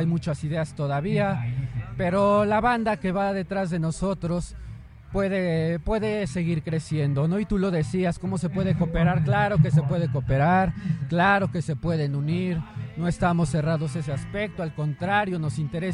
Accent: Magdalena Petlacalco, Mexico City, Mexico; nosotros somos gente de la Jusco, gente de San Juan, gente de Magdalena Petlacalco, tres hermanos somos de Magdalena Petlacalco.

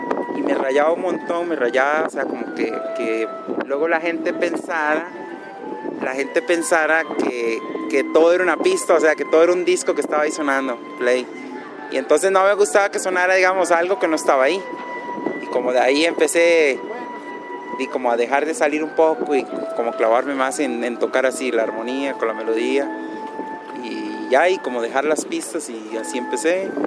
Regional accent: Costa Rica; now in Mexico; Yo vengo de Costa Rica. Entonces yo me moví de allá, pero antes de irme, antes de venir aquí a México

